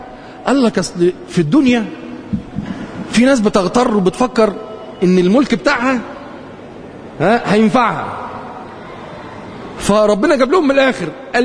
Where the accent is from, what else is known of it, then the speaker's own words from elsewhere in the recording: Cairo, Cairo Governorate, Egypt; كان احنا عندنا في القاهرة